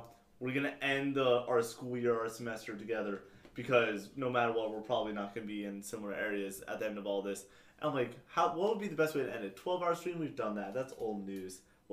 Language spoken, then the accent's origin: English; Ohio, United States; moved away; So throughout most of my childhood was Ohio. It was about 7-ish years of living and growing up